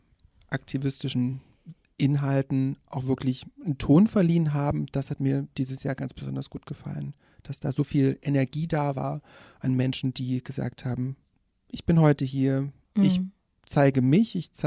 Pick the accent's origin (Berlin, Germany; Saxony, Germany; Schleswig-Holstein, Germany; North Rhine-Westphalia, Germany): Saxony, Germany; Leipzig; Ja, ich bin ja eine waschechte Leipzigerin.